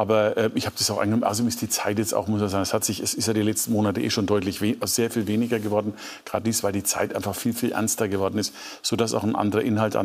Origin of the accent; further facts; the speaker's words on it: Nuremberg, Bavaria, Germany; Meine Heimatstadt Nürnberg zum Beispiel, toll.